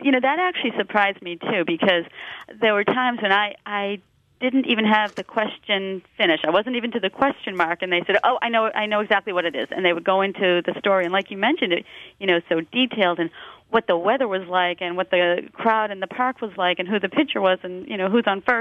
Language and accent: English; Massachusetts, United States; I said, I grew up just outside Boston. I remember walking home, running home from school that day to watch the game because it was an afternoon game.